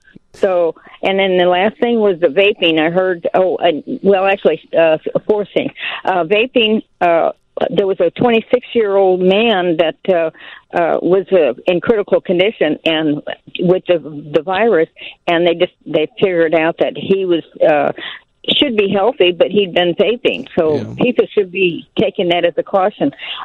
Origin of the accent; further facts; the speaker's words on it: Macomb, United States; born there; Yes, I was born in Macomb, so I'm not. I'm a little bit further away in Katy, Kentucky, and it's a small town of 2,500.